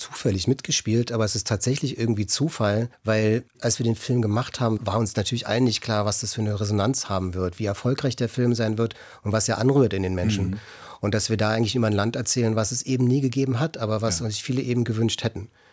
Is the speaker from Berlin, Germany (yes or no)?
yes; Berlin, Germany; ich bin Ossi, ich komme aus Ost-Berlin und bin auf eine gewisse Weise auch stolz drauf.